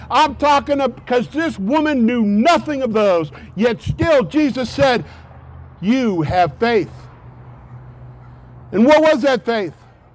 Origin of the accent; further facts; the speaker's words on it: Akron, Ohio, United States; I remember growing up in Akron, Ohio, and looking down the main street of Akron, Ohio, which is called Market Street.